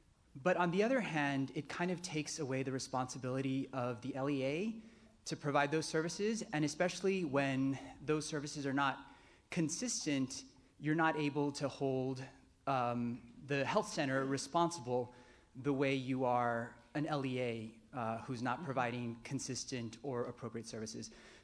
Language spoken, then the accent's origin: English; Washington, District of Columbia, United States; I am from Washington, D.C.